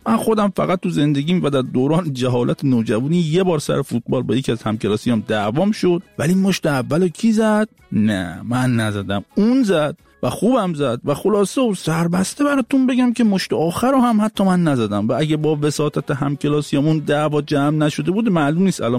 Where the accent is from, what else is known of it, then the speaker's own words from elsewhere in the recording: Shiraz, Fars, Iran; born there; چون فامیدیم … و متولد شیرازم هستم